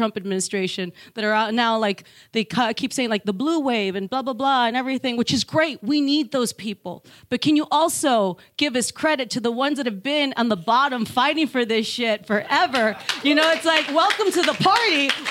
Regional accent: Texas, United States; Being born and raised in Texas, I see that, you know, the California that you describe is the Texas I grew up and still live in a way

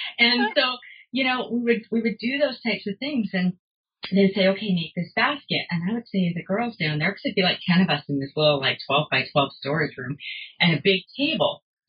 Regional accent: Vancouver, British Columbia, Canada; I grew up in Vancouver.

